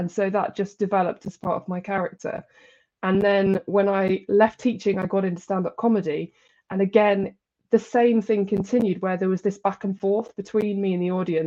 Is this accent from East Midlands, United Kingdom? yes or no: yes; East Midlands, United Kingdom; So growing up, I'm from the East Midlands, around where I'm from, people just are quite straight and direct. Mm. It's famous for its pork pies. It's, you know, it's a straight talking place.